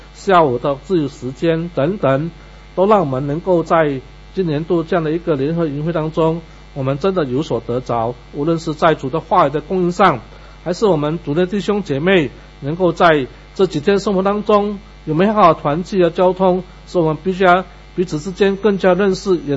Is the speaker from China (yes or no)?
no; Malaysia; 不好意思，因为我是从马来西亚过来的，我必须要多讲点。